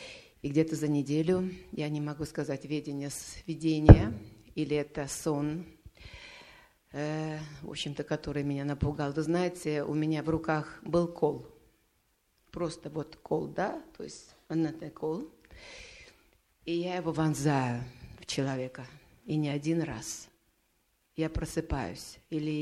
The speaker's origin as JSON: {"language": "Russian", "town": "Tallinn", "region": "Harju County", "country": "Estonia", "said": "Я из Таллина."}